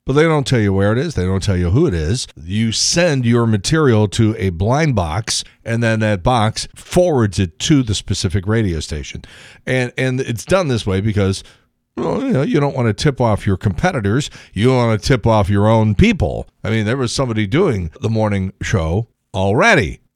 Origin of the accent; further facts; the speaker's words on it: Midwest, United States; I've never been to St. Louis, but I am from the Midwest. And so you know, I'm not really crazy being this far away from home. I'm way out east here.